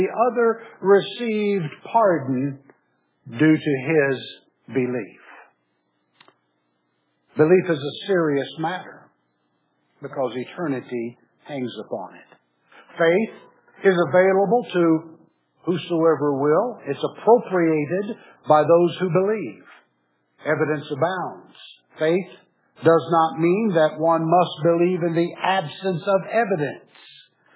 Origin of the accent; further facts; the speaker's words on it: Missouri, United States; Now, I'm from Missouri, and our state motto is "Show Me."